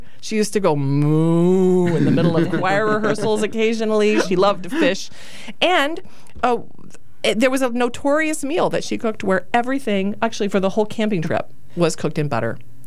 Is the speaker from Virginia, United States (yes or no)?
no; North Carolina, United States; also born or lived in Chester, South Carolina; I was born in Chester, South Carolina, but I grew up, the first half of my childhood was in North Carolina, and for about 2 years here in Raleigh.